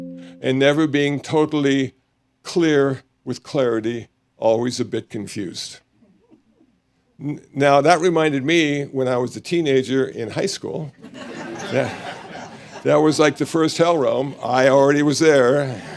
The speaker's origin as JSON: {"language": "English", "region": "Iowa", "country": "United States", "tie": "born there", "said": "I was born in Iowa. Everybody in Iowa had a soul."}